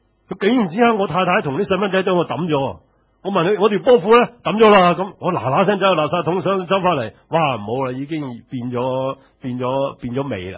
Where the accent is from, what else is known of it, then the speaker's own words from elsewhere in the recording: China; 我哋中国人好鍾意怀旧，重视经验